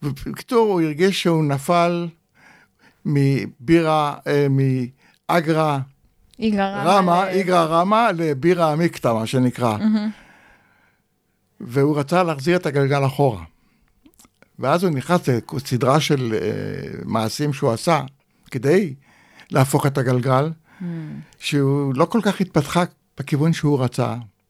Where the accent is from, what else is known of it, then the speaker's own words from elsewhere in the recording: Rishpon, Central District, Israel; also born or lived in Shefayim; נולדתי בקיבוץ שפעים. ואחרי הפילוג הגדול, בשנת 50, ההורים עזבו את הקיבוץ ועברו לרשפון המושב.